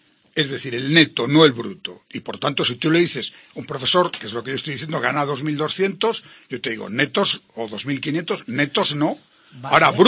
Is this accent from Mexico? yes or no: no; Santander, Cantabria, Spain; yo lo digo porque yo soy de Santander